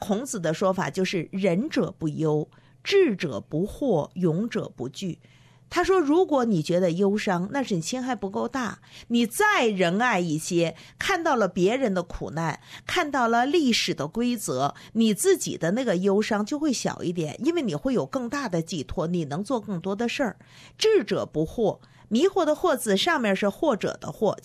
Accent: China; now in Australia; 我从中国过来

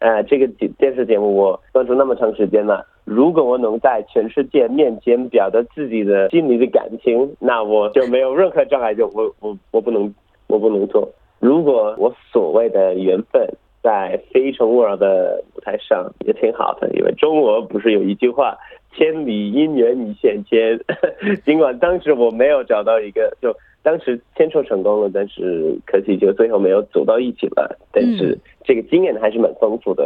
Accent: Melbourne, Victoria, Australia; 因为我作为一个土生土长的墨尔本人，有很多地方都可以介绍

